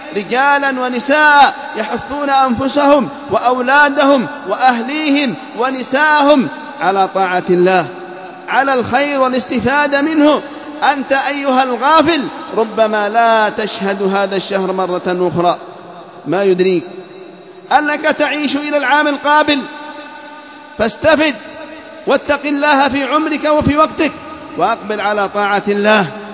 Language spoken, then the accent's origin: Arabic; Yemen; في بلادنا اليمن